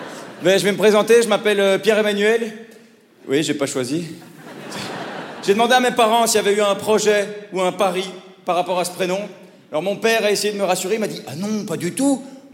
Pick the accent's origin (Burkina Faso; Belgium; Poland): Belgium; Je sais de quoi je parle, je viens de Belgique.